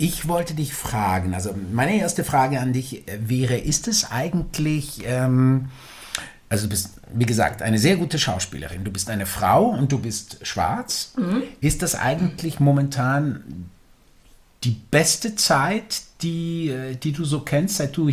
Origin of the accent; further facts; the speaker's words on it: St. Gallen, Switzerland; war in St. Gallen, meiner Heimatstadt